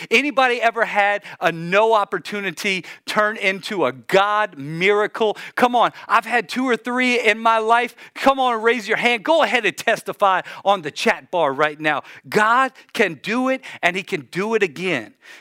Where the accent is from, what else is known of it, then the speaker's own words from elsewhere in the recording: Louisiana, United States; And y'all know I'm a Cajun from Louisiana.